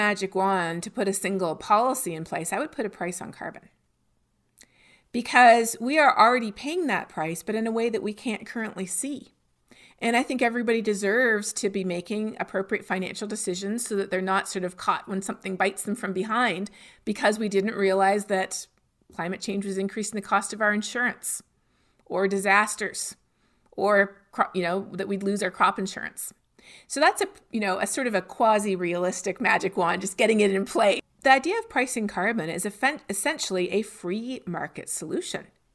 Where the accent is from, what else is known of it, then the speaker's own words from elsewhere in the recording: Canada; I'm from Canada, where there's a national price on carbon.